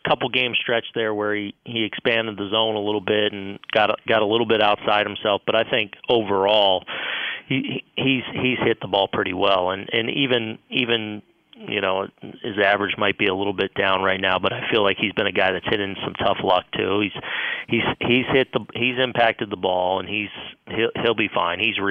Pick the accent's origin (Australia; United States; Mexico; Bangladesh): United States; West Coast; I do. I'm from the West Coast, so